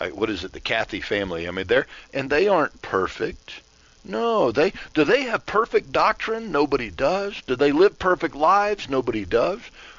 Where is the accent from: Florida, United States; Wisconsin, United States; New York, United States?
Florida, United States; I'm 57, and I remember growing up in Central Florida.